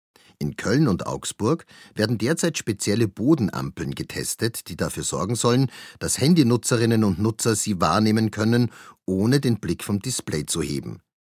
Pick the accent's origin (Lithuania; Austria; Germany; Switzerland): Austria; Ist bei uns in Österreich etwas Ähnliches in Planung?